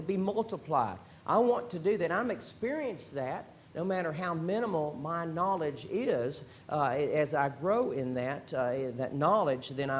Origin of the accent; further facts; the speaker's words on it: Houston, Texas, United States; I've seen that certainly being born and raised in Houston, the humidity, terrible humidity down there